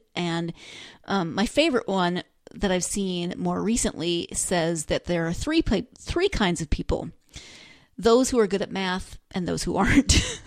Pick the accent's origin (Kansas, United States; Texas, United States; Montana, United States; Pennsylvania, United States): Montana, United States; I'm from Montana. Obviously, Montana is the coolest place ever. And I still think Montana is awesome, even though I don't live there anymore.